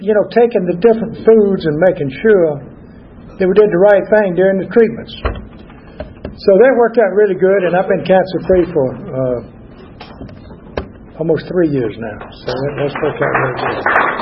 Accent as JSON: {"language": "English", "town": "Winder", "region": "Georgia", "country": "United States", "tie": "born there", "said": "I was born in Winder, down in Barrett County. Remember Winder? Back in 1938."}